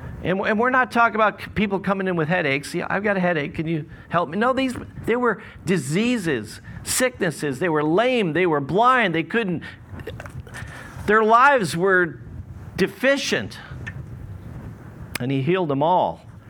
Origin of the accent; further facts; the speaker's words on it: New Jersey, United States; born there; There was one just up in New Jersey. I'm like, I was born in New Jersey. Not that much good comes out of New Jersey